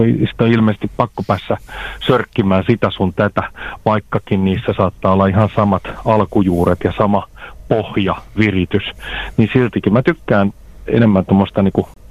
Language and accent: Finnish; Hamina, Kymenlaakso, Finland; myös mun kotipuolessa Haminassa